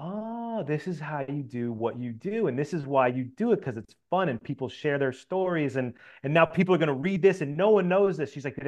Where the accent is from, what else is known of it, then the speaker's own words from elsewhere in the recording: Northeast, United States; because we live in Florida, I grew up in the Northeast.